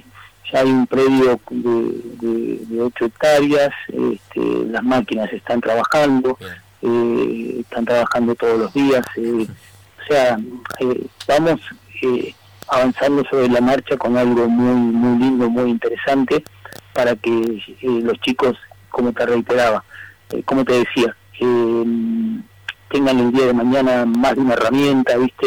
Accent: Argentina; yo soy potestad del fútbol argentino, nací y me crié acá, y nací y me crié en un potrero embragado, en mi pueblo natal.

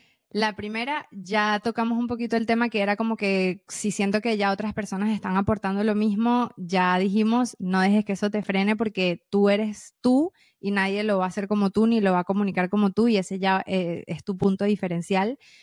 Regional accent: Venezuela; soy latina 100%. O que soy venezolana.

